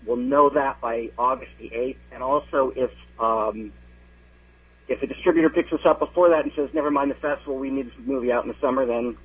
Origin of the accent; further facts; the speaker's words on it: Toronto, Ontario, Canada; like I said, I'm originally from Toronto